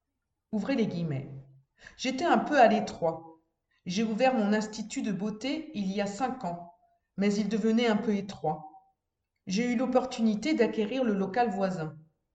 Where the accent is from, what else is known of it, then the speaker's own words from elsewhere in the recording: Languidic, Brittany, France; Je suis originaire de Languidic. J'y ai encore mes parents, mes amis, un grand-père qui a été commerçant.